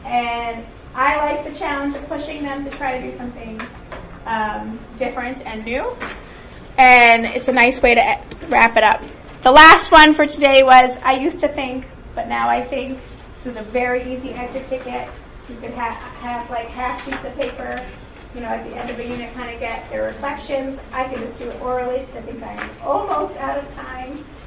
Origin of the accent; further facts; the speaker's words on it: Maryland, United States; I'm from Maryland.